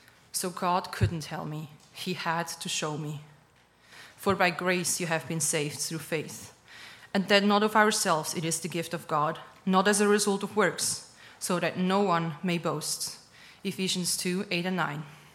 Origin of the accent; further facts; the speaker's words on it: Switzerland; English is a second language; moved away; I came all the way from Switzerland